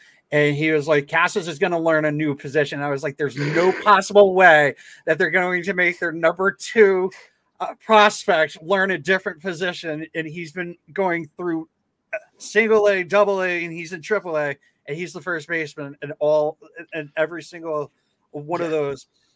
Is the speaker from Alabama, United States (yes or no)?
yes; Alabama, United States; born there; now in Connecticut, United States; I was born in the South. So I was born in Alabama.